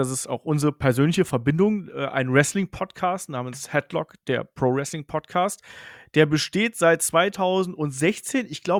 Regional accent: Bedburg, North Rhine-Westphalia, Germany; Ich bin im Rheinland aufgewachsen, kleines Dorf irgendwo zwischen Kerpen, das kennt man so, Michael Schumacher, Bergheim, Lukas Podolski, also so da in der Region bin ich aufgewachsen. Wirklich kleine Ort, Bettburg heißt das. Und ja, hab da gelebt

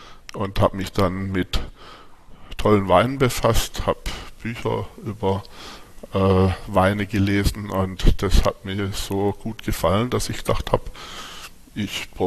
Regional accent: Herrenberg, Baden-Württemberg, Germany; born there; Ich bin in Herrenberg geboren, also Böblingen-Sindelfingen, Hecken und Schlehengäu, Industrie geprägt, Böblingen-Sindelfingen mit IBM, da habe ich auch meine erste Ausbildung gemacht

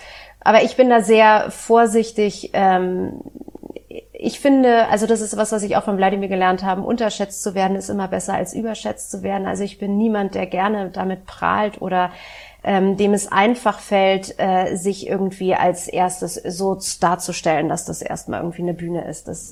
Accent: Berlin, Germany; Ich bin in West-Berlin groß geworden

